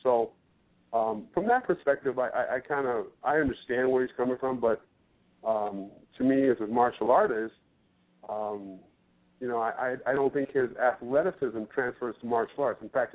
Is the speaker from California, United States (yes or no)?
yes; Los Angeles, California, United States; I'm from Los Angeles, so I grew up playing basketball, you know, as a kid with Ronnie Lott.